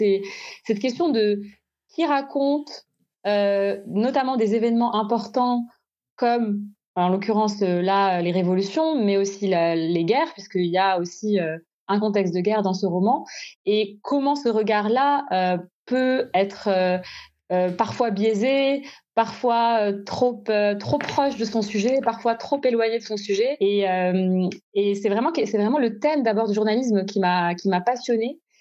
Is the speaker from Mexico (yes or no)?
no; Morocco; oui, je parle la langue, j'ai grandi au Maroc